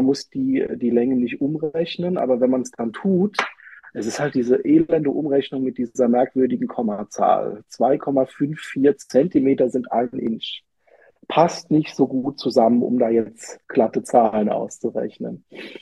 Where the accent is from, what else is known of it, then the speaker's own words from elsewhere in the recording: Rhineland-Palatinate, Germany; ich komme ja aus der Pfalz